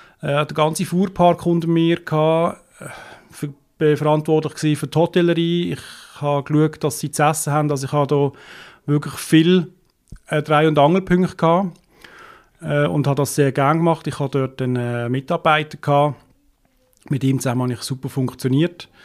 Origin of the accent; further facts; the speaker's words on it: Muttenz, Basel-Landschaft, Switzerland; ich bin aufgewachsen in Muttenz.